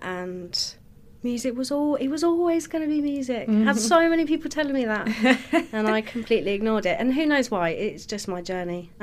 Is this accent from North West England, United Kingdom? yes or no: no; Hastings, South East England, United Kingdom; now in London, United Kingdom; I am from Hastings, so southeast coast near Brighton. But family are from London and Kent, and I've lived in London for the last 9 years. So kind of got a lot of southeast England in me.